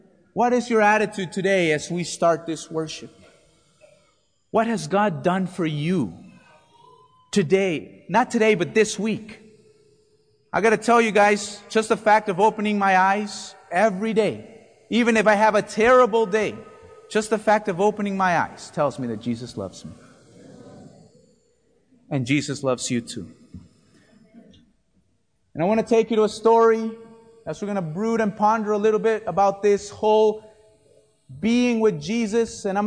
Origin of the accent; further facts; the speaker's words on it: Chicago, Illinois, United States; I live not too far away from Purdue. I'm from Chicago, as many of you know.